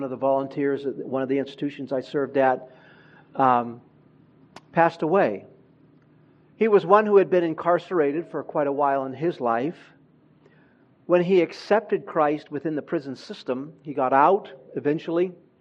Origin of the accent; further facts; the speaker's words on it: Honduras; moved away; I grew up not in this country, but I grew up in Central America, in Honduras